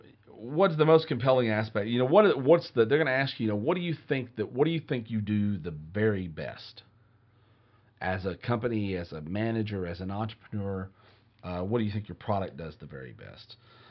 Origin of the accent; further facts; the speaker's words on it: the South, United States; I'm from the South, and the old joke is even every now and then the old blind sow finds an acorn.